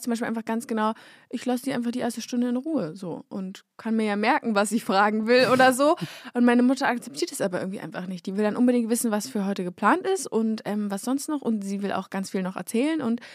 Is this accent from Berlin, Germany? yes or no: yes; Berlin, Germany; moved away as an adult; now in Munich, Germany; seit meinem 6. Monatslebens, ja, bin ich hier. Deswegen, ich war immer so, ich bin nicht in München geboren, ich bin Berlinerin. Und jetzt bin ich lustigerweise quasi zurück zu den Wurzeln gekehrt.